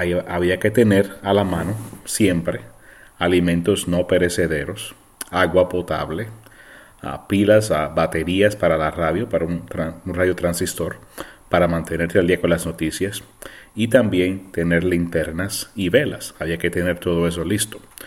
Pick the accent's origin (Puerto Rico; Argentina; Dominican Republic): Puerto Rico; yo soy nacido en la isla de Puerto Rico. Soy boricua. Y creciendo en una isla tropical, el pasar por las tormentas tropicales y los huracanes era parte de mi forma de vida.